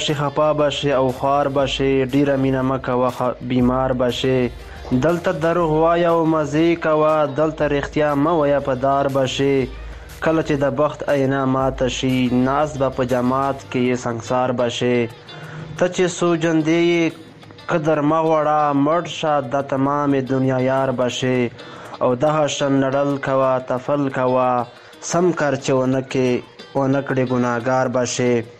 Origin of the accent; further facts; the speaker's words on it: Bannu, Khyber Pakhtunkhwa, Pakistan; د پاکستان بنو زیری څخه یم.